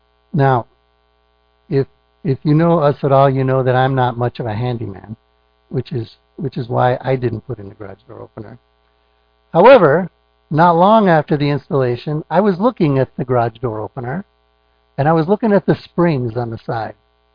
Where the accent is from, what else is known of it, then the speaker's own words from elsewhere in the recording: Sacramento, California, United States; This is my wife, Luba. Luda? That's Luba. And we're from Sacramento.